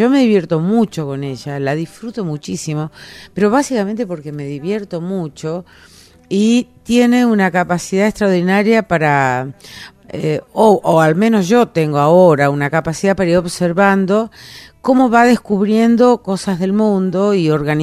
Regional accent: Villaguay, Entre Ríos, Argentina; born there; Nací en Villaguay.

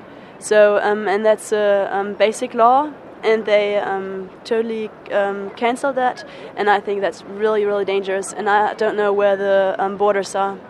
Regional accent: Berlin, Germany; English is a second language; then we said we're from Berlin, and they said they asked us what we're doing, and we said we're tourists

